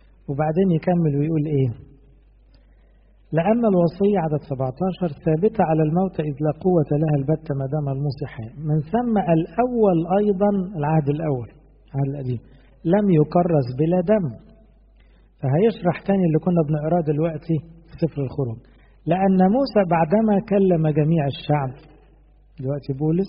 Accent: Egypt; احنا كمصريين بالتقليد عارفين عدى على انهي بلد

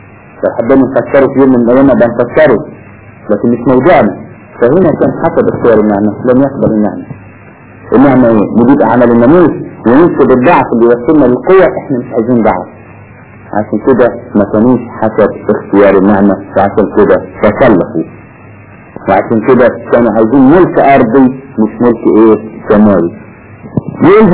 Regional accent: Egypt; عندنا في مصر

